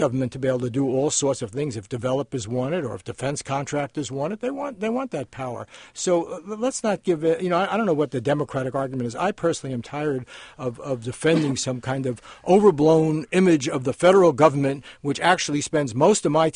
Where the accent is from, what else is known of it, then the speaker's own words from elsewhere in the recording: California, United States; I'd love it as a Californian, a taxpayer, to get all of our federal money back